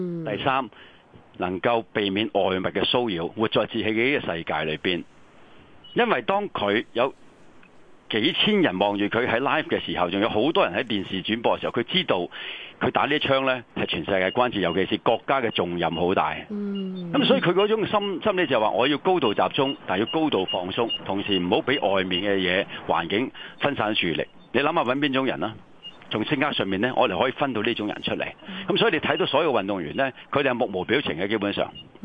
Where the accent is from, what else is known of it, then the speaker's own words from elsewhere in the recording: China; 我哋中國人咧就會咁諗